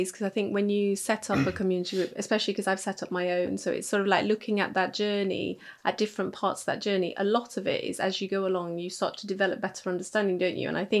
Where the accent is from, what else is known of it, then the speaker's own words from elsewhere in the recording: Manchester, North West England, United Kingdom; So I was born in Manchester, and all my family actually are all based in Manchester, which is very unusual. And so, but my parents are originally from Nepali origin.